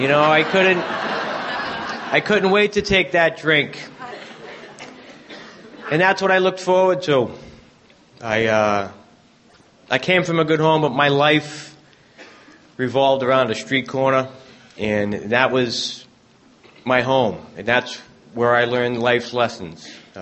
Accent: Boston, Massachusetts, United States; as you can tell from my accent, I obviously grew up in the Deep South and of Boston, and I did grow up in South Boston. Very interesting place to grow up in.

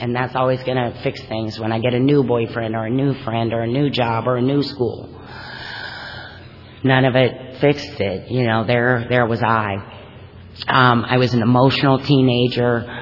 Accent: Kentucky, United States; I am from Kentucky, but that's not why.

